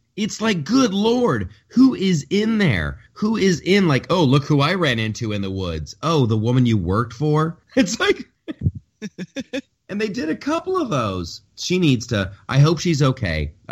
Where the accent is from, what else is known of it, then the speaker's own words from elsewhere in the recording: United States; Like, as an American, that's just one of the things I demand.